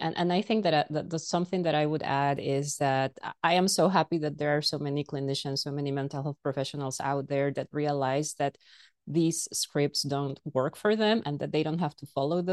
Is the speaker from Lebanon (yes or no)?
no; Peru; So my undergrad education is from back in my home country in Peru, and my graduate degree is from the US, from California.